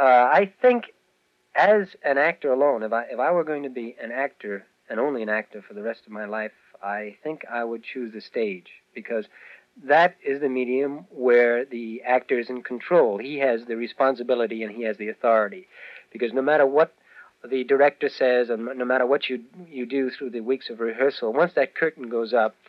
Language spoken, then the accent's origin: English; Hollywood, California, United States; born there; No, I was actually born in Hollywood Hospital. And I didn't know much of Hollywood, though, because when I was 9 months old, the Depression came and closed the studios